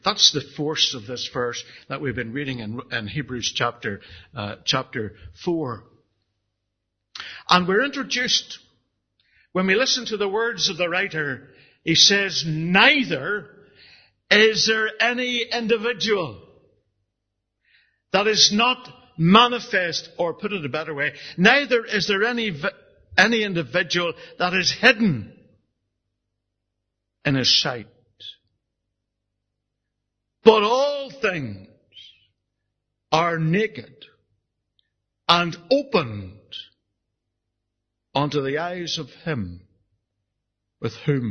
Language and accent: English; Portadown, Northern Ireland, United Kingdom; As a boy in Portadown, growing up in the Cork Crane estate, I knew the Bible.